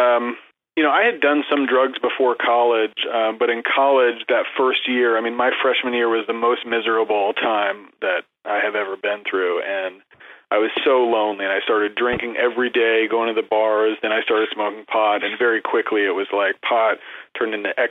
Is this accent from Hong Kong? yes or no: no; Glendale, United States; I grew up in Glendale, which was sort of like middle class, and we were on the lower end of that.